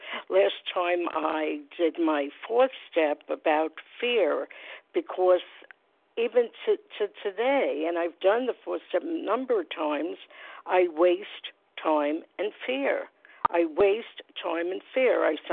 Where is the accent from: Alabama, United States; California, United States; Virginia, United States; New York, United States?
New York, United States; New York City; I'm from New York City. Glad to be here.